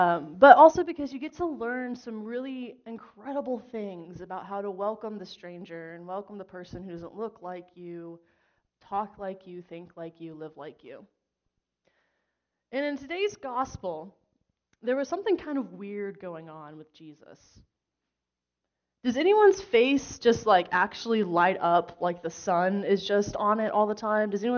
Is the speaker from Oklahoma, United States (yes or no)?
yes; Oklahoma, United States; Some of you may not know this about me, but I grew up in Oklahoma.